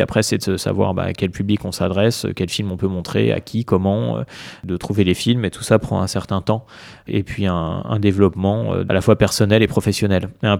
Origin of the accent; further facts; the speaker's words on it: France; qui fait aussi corps avec ce que nous sommes en tant que Français, notre culture